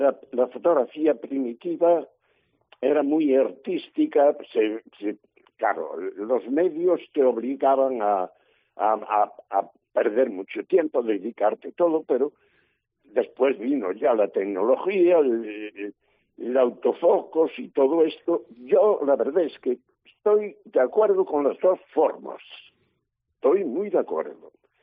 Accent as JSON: {"language": "Spanish", "town": "Sobrado", "region": "Galicia", "country": "Spain", "said": "que yo soy de Sobrado"}